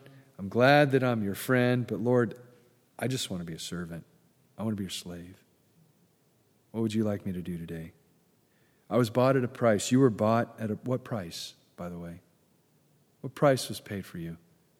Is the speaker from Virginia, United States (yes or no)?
no; California, United States; now in Memphis, United States; I'm from Southern California. I mean, that's weird in and of itself, right? And here I am in Memphis